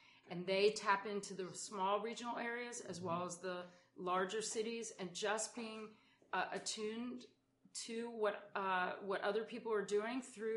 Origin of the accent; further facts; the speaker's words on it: Philadelphia, Pennsylvania, United States; I'm from South Philadelphia, so I know the Eagles and the Phillies and the Flyers